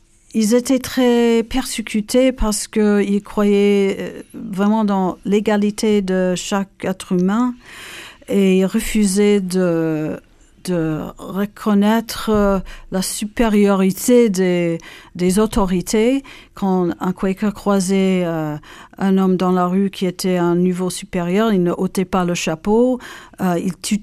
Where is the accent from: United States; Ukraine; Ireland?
United States; French is a second language; now in France; Non, je suis américaine. J'ai un nom de famille français parce que mon père était d'origine suisse.